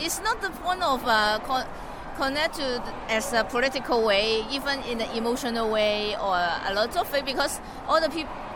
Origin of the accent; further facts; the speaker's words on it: Hong Kong; English is a second language; and I'm from Hong Kong.